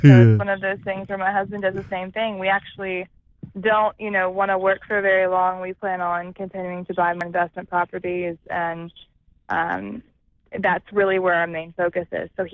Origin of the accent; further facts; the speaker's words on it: Birmingham, Alabama, United States; now in Los Angeles, United States; No, in Birmingham. I'm from Birmingham, Alabama, so...